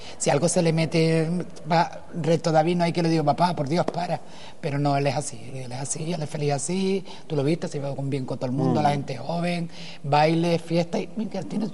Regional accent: Morro Jable, Canary Islands, Spain; also born or lived in Las Palmas; en el año 70 no había que hicieran cesárea aquí, entonces nací en Las Palmas. Y luego mi infancia ha sido toda aquí en Morrojable. En la Punta de Andía, Cofete y Morro. Y Morrojable.

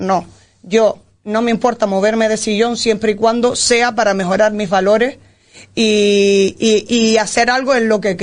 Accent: Morro Jable, Canary Islands, Spain; estoy súper orgullosa de ser de este pueblo, de que la gente me conozca en este pueblo, porque realmente me conocen, porque nací aquí, mis padres, mis abuelos, mi familia, somos todos de Morrojable.

